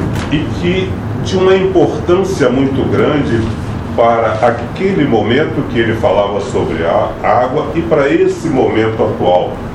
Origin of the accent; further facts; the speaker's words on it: Santa Cruz, Rio de Janeiro, Brazil; Eu sou lá de Santa Cruz, para quem não sabe aí, eu comecei, sou filho de Santa Cruz, Santa Cruzense.